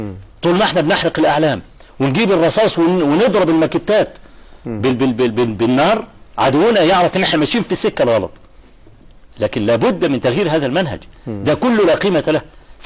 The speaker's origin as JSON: {"language": "Arabic", "country": "Egypt", "said": "في مثلا عندنا في مصر حصل مظاهرة في استاد القاهرة"}